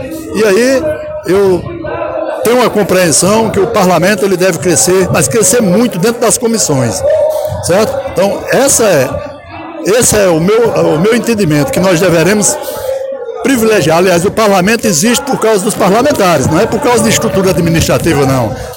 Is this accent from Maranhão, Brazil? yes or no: no; Paraíba, Brazil; um ano novo como brasileiro e perseverante como eu sou, produtivo. A nossa Paraíba são inúmeros exemplos de crescimento que nós devemos nos orgulhar.